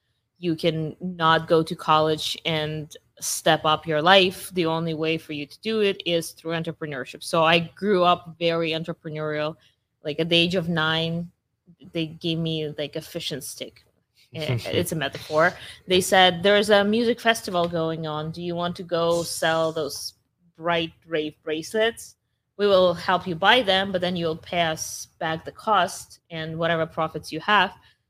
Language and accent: English; Russia; I grew up in Russia. I've seen hyperinflation multiple times in my lifetime.